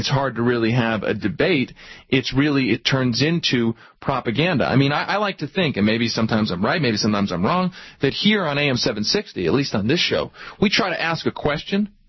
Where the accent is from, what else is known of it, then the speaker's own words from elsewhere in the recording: United States; It embarrasses me as an American